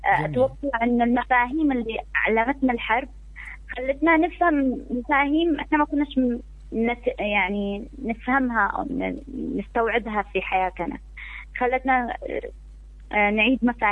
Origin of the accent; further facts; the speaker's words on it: Yemen; أنا يمنية وعايشة في اليمن